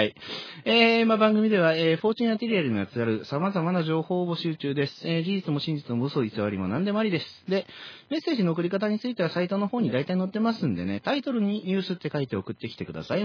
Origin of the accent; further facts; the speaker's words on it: Osaka, Japan; now in Tokyo, Japan; 29日は地元大阪を離れて東京にいるし